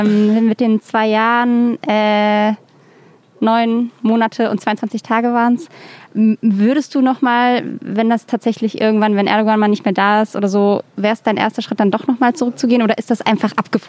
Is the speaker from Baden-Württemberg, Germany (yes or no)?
no; Rhineland-Palatinate, Germany; now in Berlin, Germany; Ich komme doch aus der Nähe von Mainz.